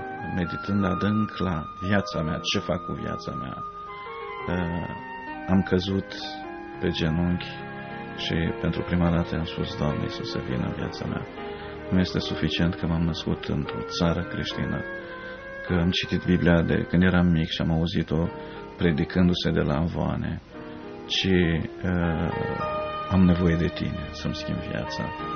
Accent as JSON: {"language": "Romanian", "country": "Romania", "tie": "born there", "said": "Ca mulți alți români, m-am născut în România, într-o familie creștină"}